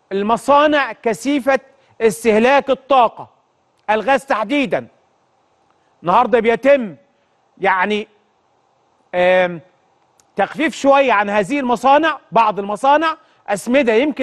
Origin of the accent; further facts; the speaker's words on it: Egypt; ده أكبر رقم كان عندنا في مصر